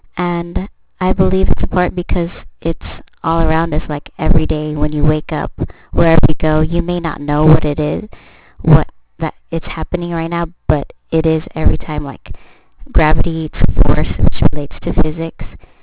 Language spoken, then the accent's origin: English; San Diego, California, United States; I was born in Coronado, California at Sharp Coronado Hospital. I'm from San Diego, California